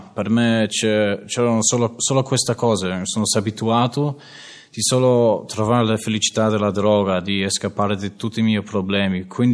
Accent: London, United Kingdom; Italian is a second language; now in Italy; sono di Londra, Inghilterra. Io sono molto fortunato che sono nato in una famiglia dove noi non abbiamo mancato niente.

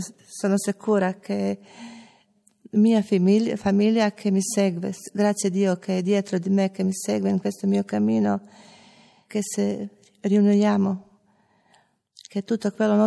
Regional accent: Zagreb, City of Zagreb, Croatia; Italian is a second language; ho 44 anni, vengo dalla Zagabria, Croazia, sono madre, tre figli, sposa, tossicodipendente, alcolica.

